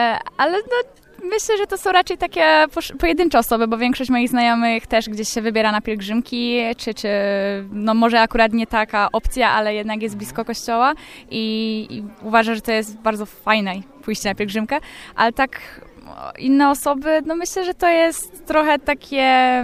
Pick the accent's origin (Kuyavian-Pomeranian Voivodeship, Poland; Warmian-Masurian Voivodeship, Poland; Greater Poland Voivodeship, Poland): Greater Poland Voivodeship, Poland; Kalisz; Ja jestem z Kalisza, z Piwonic.